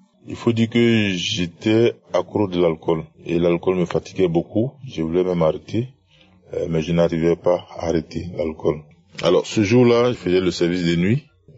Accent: Côte d’Ivoire; Je suis un Ivoirien vivant en Côte d'Ivoire.

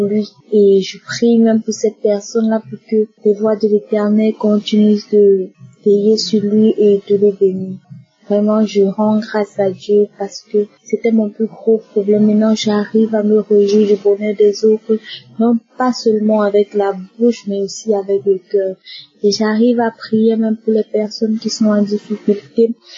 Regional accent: Cameroon; Je suis camerounaise et je vis au Cameroun.

